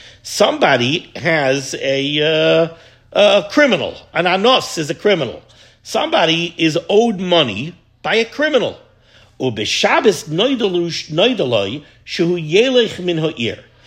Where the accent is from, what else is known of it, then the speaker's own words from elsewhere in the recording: Staten Island, New York, United States; you can tell I'm from Staten Island.